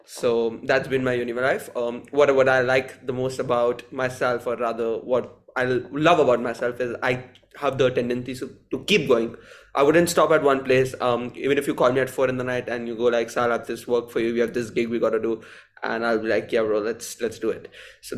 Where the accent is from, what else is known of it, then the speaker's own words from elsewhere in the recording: India; So if you guys have not already guessed, I'm from India. So I was born here, and we had to shift back when I was around 4 years old, and then I got back here when I was 14, 15 roughly.